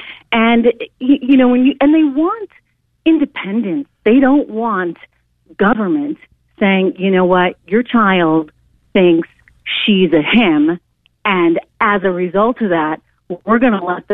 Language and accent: English; United States; I'm a little bit hurt as an American because I grew up with this ideal that, you know what, we can talk and we can have honest discussions